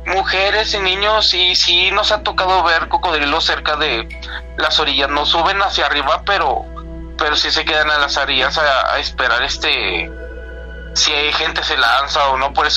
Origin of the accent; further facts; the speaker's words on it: Piedras Negras, Coahuila, Mexico; Bueno, yo soy originario de Piedras Negras. Yo me crié cerca de lo que es el río Bravo, entre la frontera con Estados Unidos.